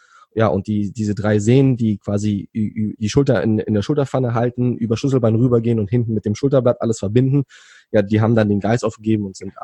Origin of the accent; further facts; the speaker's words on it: Berlin, Germany; born there; Ich bin gebürtiger Berliner.